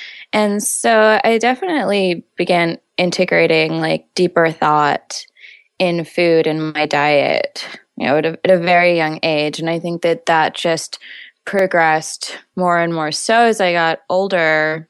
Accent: Houston, Texas, United States; I grew up in very urban America. So no, not at all. I grew up in Houston, Texas, and we didn't really go out into nature much.

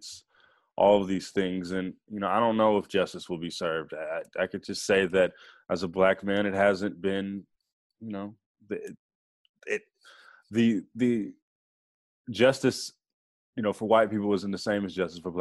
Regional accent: Oakland, California, United States; I grew up in Oakland, and I remember the night that Oscar Grant got killed.

